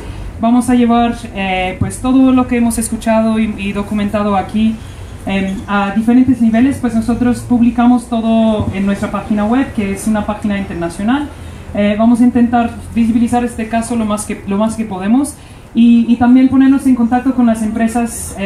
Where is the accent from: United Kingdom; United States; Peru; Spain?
United Kingdom; soy británica